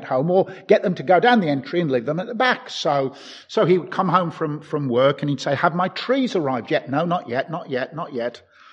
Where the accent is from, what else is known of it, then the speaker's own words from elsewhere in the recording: Birmingham, West Midlands, United Kingdom; When I was growing up in Brum, we lived in a terraced house with a very long, narrow garden.